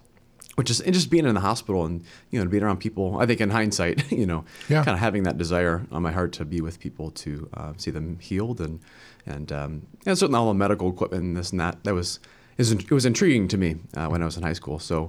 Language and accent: English; Barberton, Ohio, United States; Grew up in Barberton, Akron, Ohio. So St. Francis of Sales down in Portage Lakes is my home parish.